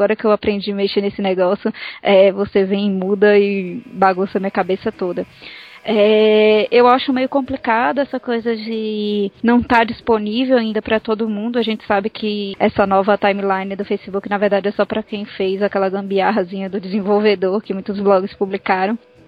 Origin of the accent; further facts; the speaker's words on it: São Paulo, Brazil; Olha, mas meu sotaque é bem pior, viu? Pior que eu sou paulista, né? Então, eu não sou de Salvador